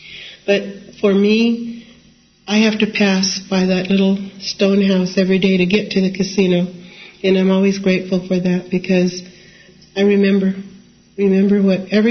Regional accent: Morongo, California, United States; I grew up on Morongo. I was born in 1945. I grew up in a home that had no indoor plumbing, no running water. We had dirt floors, but no electricity. There were 9 children in my family.

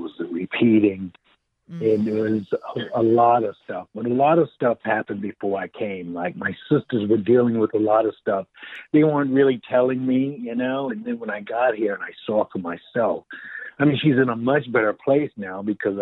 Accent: New York, United States; that was my life growing up in New York, where it was free and you had the musicians and you had dancers and you had opera singers.

